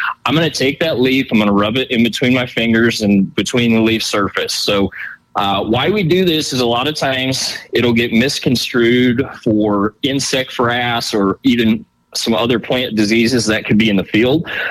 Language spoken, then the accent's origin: English; Nebraska, United States; So when I think about my home state here in Nebraska